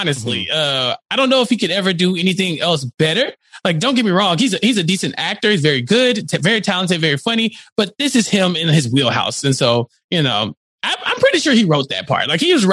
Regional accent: Texas, United States; And I've, as a Texan, I have been around a ton of bulls in my life

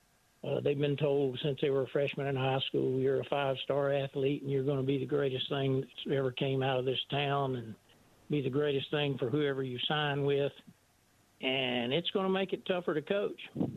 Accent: Florida, United States; and of course I'm from Polk County, which is one of the centers of Gator football in the state. And we don't have a major newspaper here.

